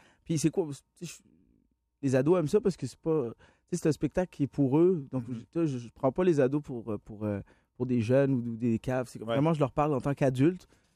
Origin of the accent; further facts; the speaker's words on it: Laval, Quebec, Canada; Moi, j'ai grandi à Laval sur une rue où toutes les maisons étaient identiques.